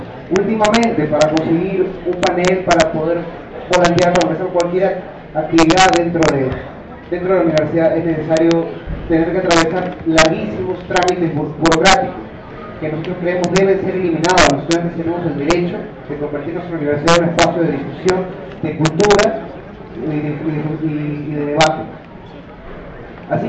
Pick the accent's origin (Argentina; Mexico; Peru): Peru; cuestiones que nos atañen a todos como peruanos